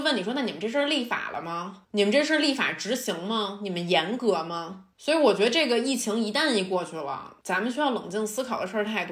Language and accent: Chinese; Beijing, China; 首先就是我在北京长大，就吃野味儿在北京以及北方地区来讲